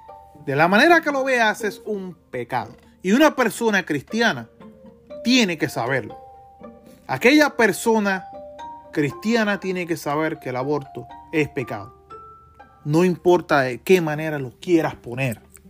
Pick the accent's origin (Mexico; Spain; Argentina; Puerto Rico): Puerto Rico; Le digo, soy de Puerto Rico